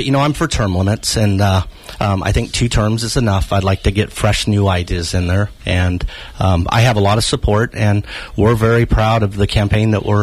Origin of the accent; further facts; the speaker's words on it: Willows, California, United States; Well, you know, I grew up in Willows, California, which is about an hour and a half away from here. Grew up on a 300-acre rice ranch.